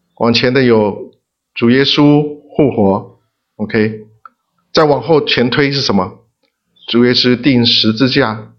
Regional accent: China; 我想也许我们中国人比较少哈

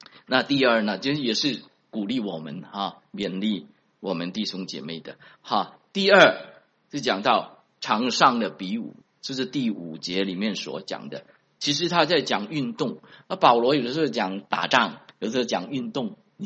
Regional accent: South China, China; 所以我们中国人就知道了，吃饭的时候你也不要浪费米饭，是吧？那我们南方人的北方的话

